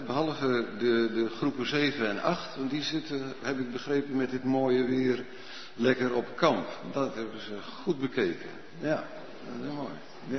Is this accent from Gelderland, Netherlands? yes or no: yes; Gelderland, Netherlands; En ik kwam van de Veluwe. Ja, nou, de Veluwe, dat weet je misschien wel. Dat is alleen maar zand.